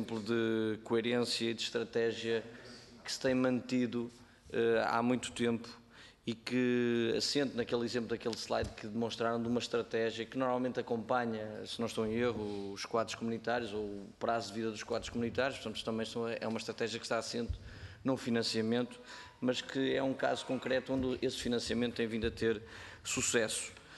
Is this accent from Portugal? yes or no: yes; São João da Madeira, Aveiro, Portugal; Eu sou natural de São João da Madeira, portanto um dos centros principais da produção e das áreas mais importantes desta atividade.